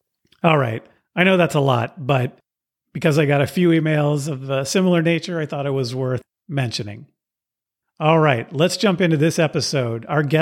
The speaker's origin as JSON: {"language": "English", "town": "Pacifica", "region": "California", "country": "United States", "tie": "born or raised there", "said": "I went to Juan Cabrillo Elementary School, where I grew up in Pacifica, California."}